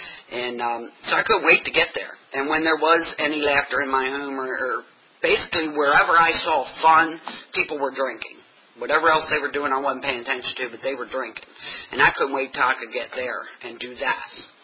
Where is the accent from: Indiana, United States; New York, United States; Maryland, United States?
Maryland, United States; Baltimore; And I was born and raised in South Baltimore in Maryland. Raised in an alcoholic home.